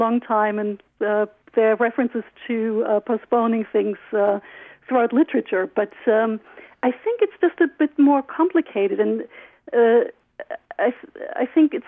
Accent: Germany; I always thought of myself as not procrastinating much, because I grew up in Germany

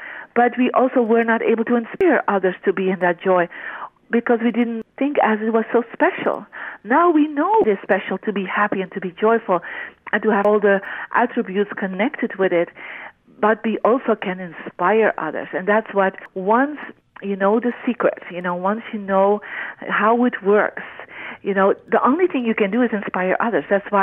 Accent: Belgium; moved away as an adult; now in San Francisco, United States; 9 years ago I immigrated to America from Belgium. I'm a Belgian citizen. I came here and I ended up in San Francisco

